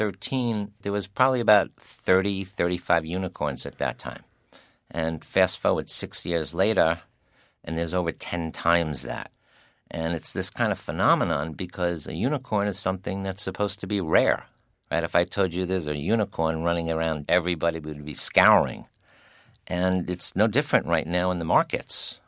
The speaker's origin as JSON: {"language": "English", "country": "United States", "said": "Well, as an American, I'm concerned"}